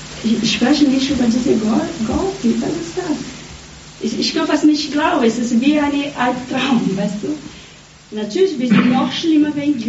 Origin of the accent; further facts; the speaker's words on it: Brazil; German is a second language; Ich frage mich, Gott, komme ich aus Brasilien?